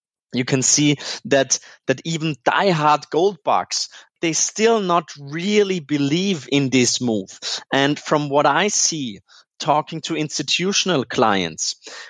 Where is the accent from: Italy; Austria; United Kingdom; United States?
Austria; Vienna; born there; accent: Austrian; English is a second language; As you can hear, perhaps I'm not only, I've got an Austrian accent, so I was born in Vienna